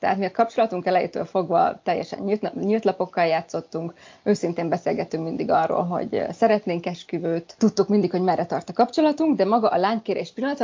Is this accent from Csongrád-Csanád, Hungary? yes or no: yes; Szeged, Csongrád-Csanád, Hungary; Szegedi vagyok, Szegeden összehívtuk a családot egy kis úszóházon a Tiszán